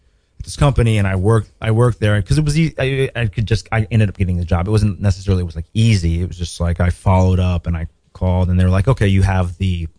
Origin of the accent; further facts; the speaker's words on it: Los Angeles, California, United States; especially like me growing up in South Central